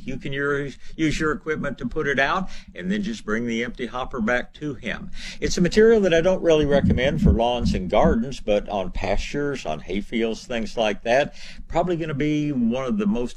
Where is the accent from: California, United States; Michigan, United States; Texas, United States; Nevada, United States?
Texas, United States; Tyler; born there; Well, I was born in Tyler quite a few years ago, so I know about beautiful magnolias